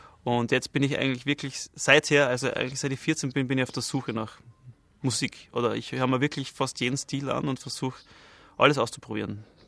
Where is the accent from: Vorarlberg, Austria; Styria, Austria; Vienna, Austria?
Styria, Austria; Welten; Wir sind da, wo ich aufgewachsen bin. Da hinter mir, was ihr seht, ist mein Haus, wo ich aufgewachsen bin. Deutsche Eck nennt sich die Gegend hier, gehört zu Welten.